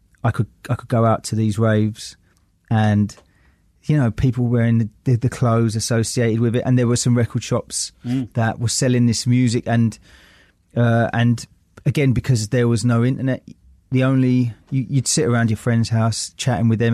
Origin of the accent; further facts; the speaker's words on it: Forest Gate, London, United Kingdom; I came from Forest Gate in East London